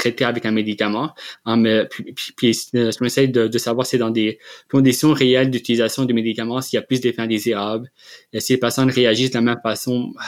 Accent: Lebanon; now in Quebec, Canada; j'ai grandi au Liban, je suis d'origine libanaise.

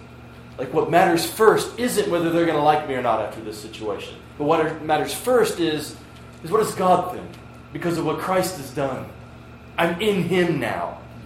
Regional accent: Pennsylvania, United States; All right, see, I'm from Pennsylvania. I'm a Pennsylvanian.

